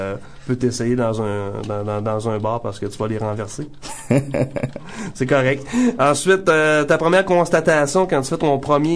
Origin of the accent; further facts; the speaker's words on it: Chibougamau, Quebec, Canada; moi, je viens de Chibougamau